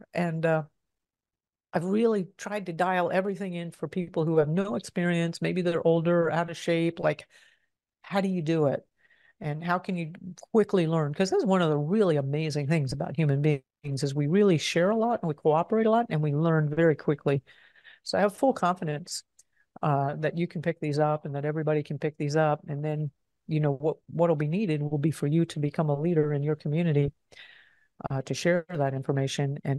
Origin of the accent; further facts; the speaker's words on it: the South, United States; So I grew up in the South, right?